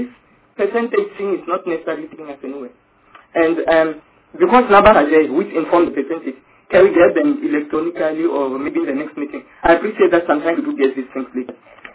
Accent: Limpopo, South Africa; I'm from Limpopo.

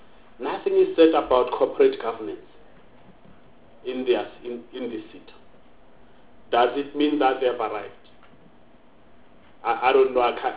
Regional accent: Limpopo, South Africa; Let me say, I come from the Limpopo province.

